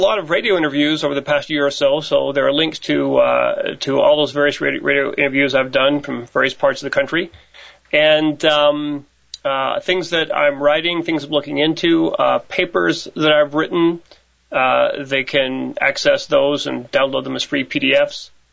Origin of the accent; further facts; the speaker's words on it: Florida, United States; I'm originally from Florida.